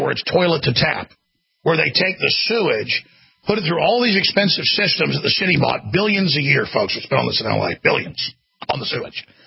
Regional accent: Dallas, Texas, United States; I grew up in Dallas.

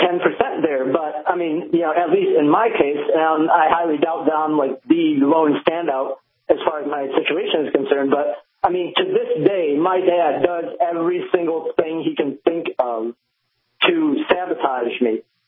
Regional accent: Chicago, Illinois, United States; now in Indiana, United States; I grew up in Chicago, but I live in Indiana now

